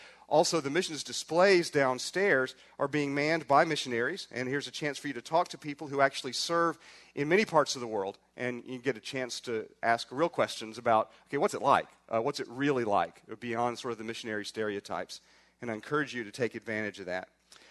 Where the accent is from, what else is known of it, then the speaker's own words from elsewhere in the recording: United States; I've been a foreigner for 20 years overseas and was treated far better in the Muslim world as an American